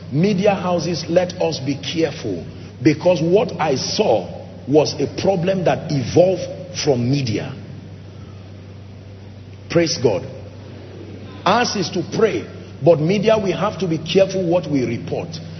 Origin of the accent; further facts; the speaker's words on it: Nigeria; And I understand the dynamics of politics, I'm a Nigerian.